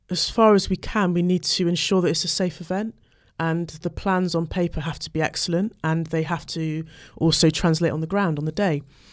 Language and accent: English; Easton, South West England, United Kingdom; I live in St Paul's. I was born in Easton, or grew up in Easton, and so I think I've attended every Carnival since I was born. I used to have a family business in St Paul's